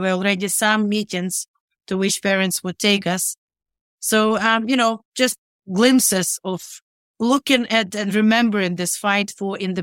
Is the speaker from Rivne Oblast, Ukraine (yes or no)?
yes; Rivne, Rivne Oblast, Ukraine; I was born and raised in Rivne, which is northwestern Ukraine.